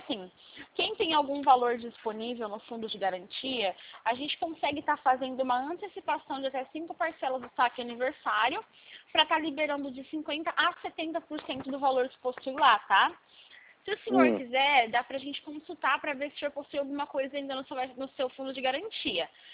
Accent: Presidente Prudente, São Paulo, Brazil; Nós somos do interior de São Paulo, de Presidente Prudente.

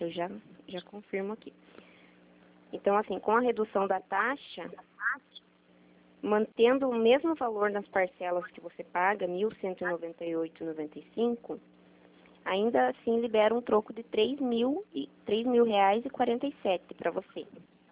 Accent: Guarapuava, Paraná, Brazil; Sim, sou de Guarapuava

